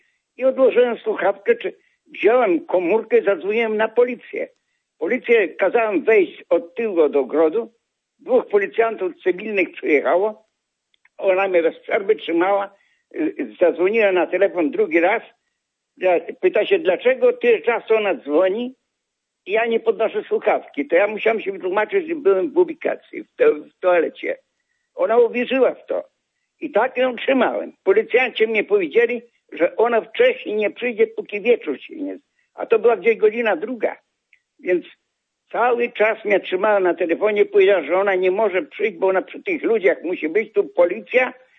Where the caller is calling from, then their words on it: Wrocław, Lower Silesian Voivodeship, Poland; z Wrocławia.